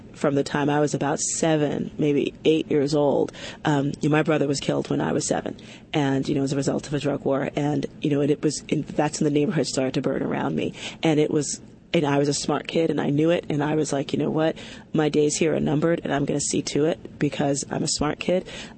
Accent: New York City, New York, United States; it's my hometown, the South Bronx in New York City. And so I grew up when it was, you know, the infamous burning Bronx

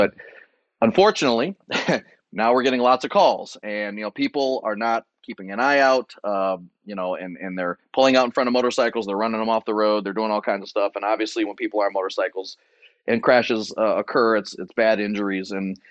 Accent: Detroit, Michigan, United States; It's more like how I grew up in Detroit, and I love it.

